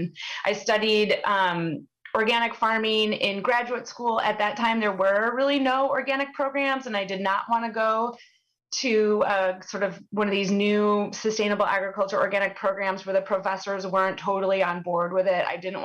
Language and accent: English; Iowa, United States; I live in my hometown now in Northwest Iowa. We're surrounded by corn and beans, and unfortunately now a lot of hog confinement operations, but it wasn't always like that. And when I was a kid, I really grew up during the 1980s